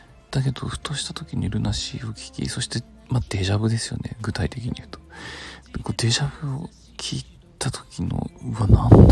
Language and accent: Japanese; Yokohama, Kanagawa, Japan; 地元横浜でライブをしてくださり